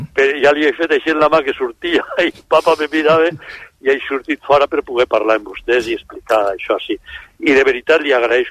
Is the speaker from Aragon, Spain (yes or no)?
yes; Aragon, Spain; first language xapurreu; llengua primera que vaig aprendre va ser el català, però de la Franja, evidentment, i la meva mare, el meu pare, la meva família, tota la vida hem parlat amb el xapurreu, que diem allí a la meva comarca del Matarranya